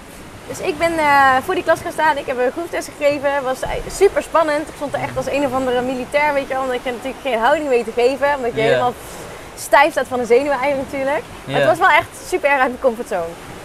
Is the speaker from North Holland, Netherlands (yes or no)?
no; North Brabant, Netherlands; now in Leiden, Netherlands; Ik woon in Leiden. Ik kom officieel uit Brabant.